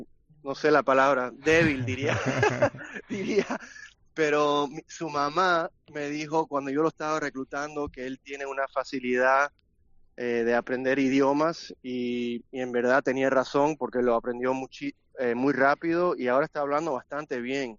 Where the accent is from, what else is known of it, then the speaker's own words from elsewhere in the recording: United States; Siendo americano, es un sueño ganar los NCAAs, el torneo nacional universitario, y los americanos sueñan de eso desde chiquito.